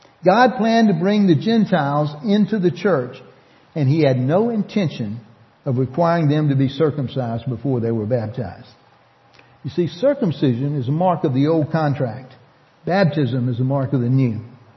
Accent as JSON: {"language": "English", "region": "Louisiana", "country": "United States", "tie": "born or raised there", "said": "Now, growing up in Louisiana in the Deep South in the 60s, it was kind of ingrained to be prejudiced."}